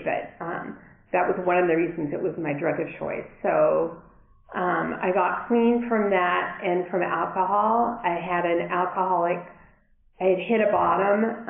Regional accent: Brookline, Massachusetts, United States; Oh, I didn't say where I was from. I'm from Brookline, Boston area.

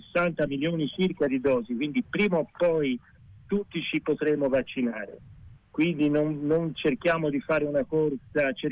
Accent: Tuscany, Italy; come toscani dobbiamo essere orgogliosi, perché siamo l'unica regione in cui la politica ha dato un segnale forte in questo senso.

